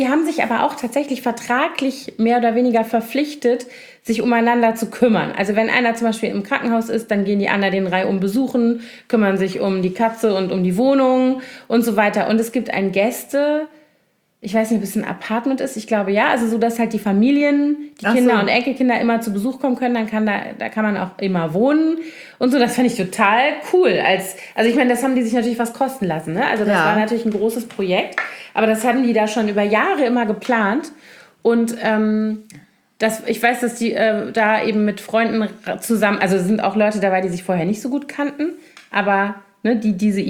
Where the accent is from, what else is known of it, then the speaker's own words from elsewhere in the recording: Koblenz, Rhineland-Palatinate, Germany; Also meine Heimatstadt, eher nicht, weil das ist, also ich liebe meine Heimat total und den Rhein und alles.